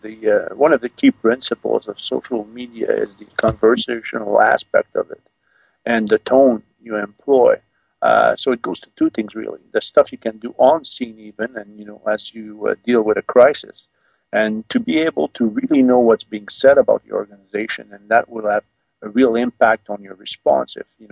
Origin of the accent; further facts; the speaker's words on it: Oakville, Ontario, Canada; I'm from Oakville.